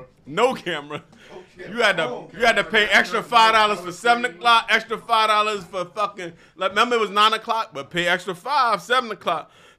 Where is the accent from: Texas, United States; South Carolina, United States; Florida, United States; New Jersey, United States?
South Carolina, United States; now in New York, United States; I came from South Carolina. I went to Coney Island, and you guys all accepted me with open arms.